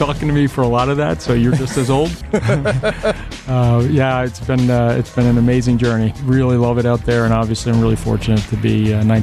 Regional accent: Philadelphia, Pennsylvania, United States; so growing up in Philly, obviously, I'm really lucky

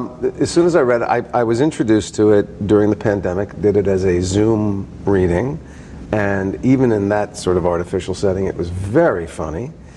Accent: New Jersey, United States; I grew up in New Jersey. When I discovered theater, it was all about New York.

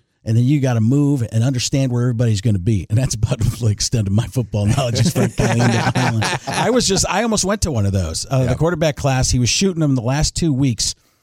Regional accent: Milwaukee, Wisconsin, United States; also born or lived in Chicago; now in Texas, United States; I grew up in Wisconsin, born in Chicago, grew up in Milwaukee.

